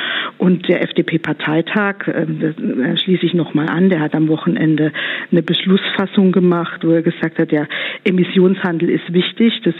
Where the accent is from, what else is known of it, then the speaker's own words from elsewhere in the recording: Baden-Württemberg, Germany; ich komme aus Baden-Württemberg